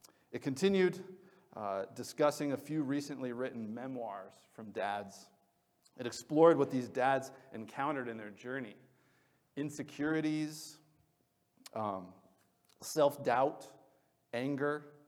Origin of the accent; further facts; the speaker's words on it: Lancaster, Pennsylvania, United States; It's real near where Bonnie and I grew up in Lancaster.